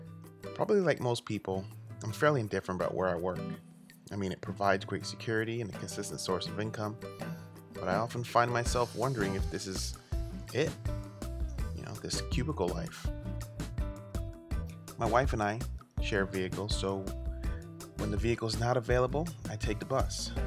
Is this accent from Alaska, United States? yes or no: no; Miami, Florida, United States; As a teenager, I grew up in the Redlands, a rural portion of Miami, basically on the fringe of the Everglades.